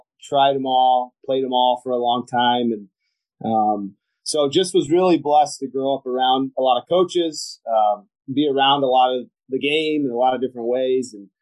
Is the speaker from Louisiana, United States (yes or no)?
no; Sandusky, Ohio, United States; I grew up in Sandusky, so I didn't really want to.